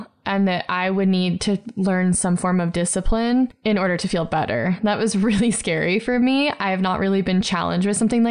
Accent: Michigan, United States; So, so I grew up in Michigan. Like, I don't even know if our water drinkable.

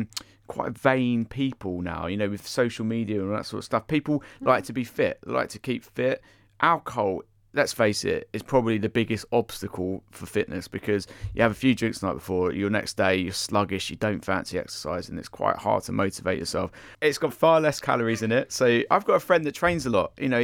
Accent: East of England, United Kingdom; I mean, I was from Essex.

